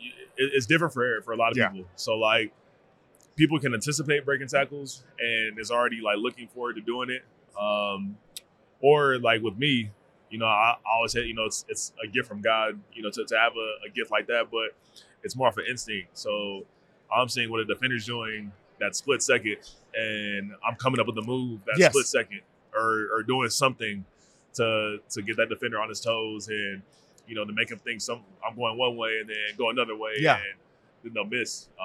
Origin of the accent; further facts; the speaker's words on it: Arizona, United States; I've been to Vegas a lot because I'm from Arizona.